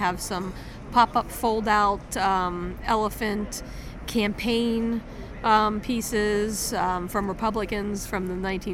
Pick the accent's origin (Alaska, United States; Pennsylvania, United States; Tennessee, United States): Pennsylvania, United States; Bellefonte; Well, I am from Bellefonte, Pennsylvania